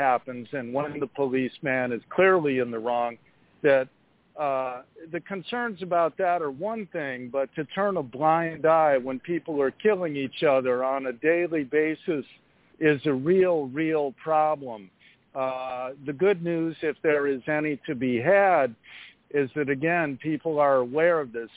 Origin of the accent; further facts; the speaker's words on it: Chicago, Illinois, United States; a sweeping series of policy reforms in my hometown of Chicago